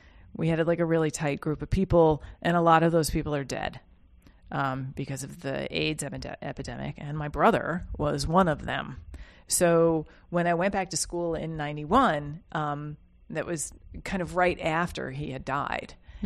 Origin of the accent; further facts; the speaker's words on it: Yonkers, New York, United States; I am from Yonkers, New York, specifically. And then New York City, like as soon as I graduated high school, I ran away to New York City. I went to Pratt, lived in Brooklyn when it wasn't cool